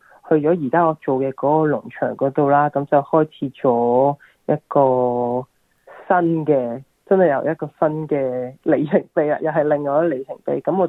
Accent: Hong Kong; now in Australia; 即係咁我係香港人啦，係咪？

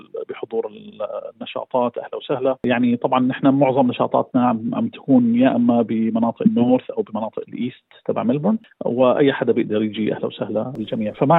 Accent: Syria; moved away as an adult; now in Melbourne, Australia; أنا من سوريا أساسا وموجود في أستراليا من عام 2017.

